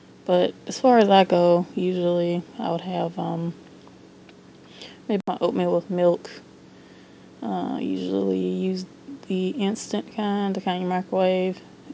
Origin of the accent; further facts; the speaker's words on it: United States; but I'm American, so we don't really, I mean, if I go buy tea, I just buy, what's the name brand?